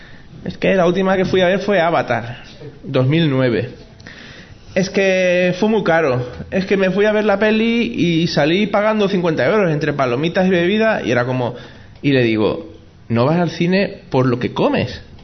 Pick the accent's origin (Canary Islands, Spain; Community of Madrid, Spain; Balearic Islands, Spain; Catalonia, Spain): Catalonia, Spain; bueno, siendo catalán, ¿cómo no voy a aprovechar